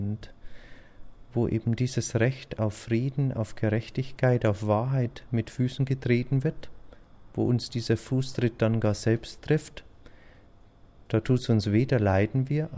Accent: Bavaria, Germany; meine Heimat ist Bayern, ist das Dorf, wo ich mit meinen Eltern eben groß geworden bin.

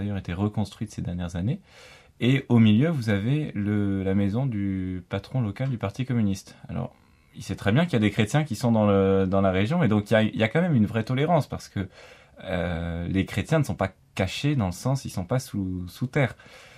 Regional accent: France; tu es chrétien, vu que tu es français, tu es chrétien. Et d'ailleurs, c'est ça qui est intéressant, c'est que pour toutes ces personnes, on est français, on est chrétien.

